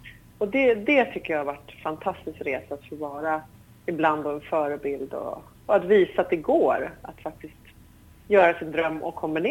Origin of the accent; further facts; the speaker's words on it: Sweden; born there; jag är då mer född i Sverige, men jag är också halvlibanes. Min pappa är från Libanon.